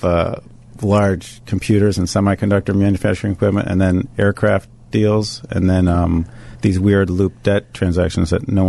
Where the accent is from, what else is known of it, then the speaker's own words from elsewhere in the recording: Illinois, United States; I grew up in various suburbs in the North Shore, but my parents have lived in Glencoe for a long time.